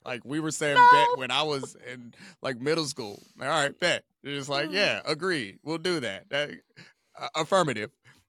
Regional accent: Baltimore, Maryland, United States; I mean, I grew up in Baltimore. Maryland's a slave state too

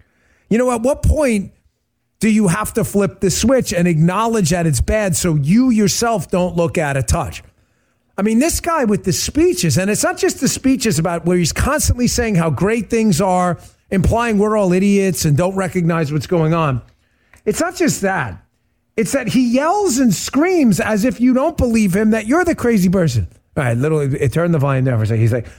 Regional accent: New York, United States; We're screamers from New York.

